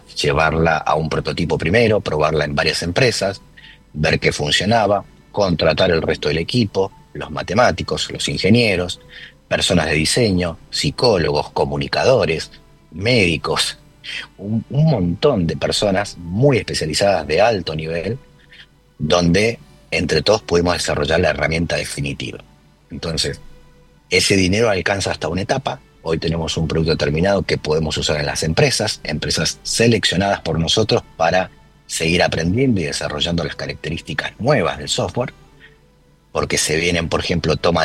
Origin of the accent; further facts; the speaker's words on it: Argentina; nosotros a veces, como desde Argentina, pensamos no tan en grande, sino más en pequeño, más progresivo